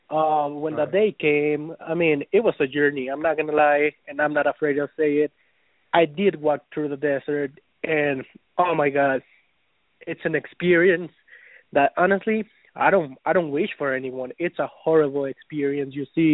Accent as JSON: {"language": "English", "region": "Colorado", "country": "United States", "said": "I'm from Colorado."}